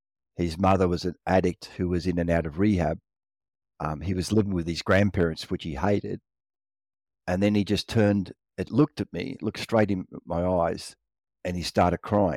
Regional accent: Melbourne, Victoria, Australia; I was raised in Melbourne in Australia. I'm one of 4 kids.

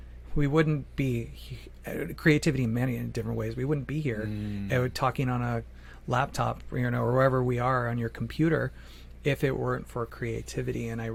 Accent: Phoenix, Arizona, United States; I'm from Phoenix, Arizona. I had no clue about cold winters. I grew up in the Valley of the Sun, the hot desert.

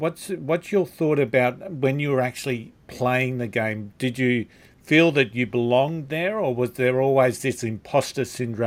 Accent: Australia; I'm an Australian.

